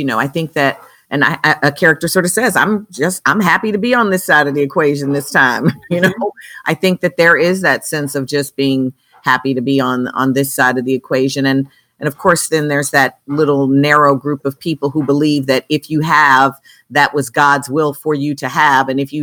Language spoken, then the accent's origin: English; Chicago, Illinois, United States; Because I grew up in Chicago. I grew up in a Black family. I'm a civil rights baby, you know?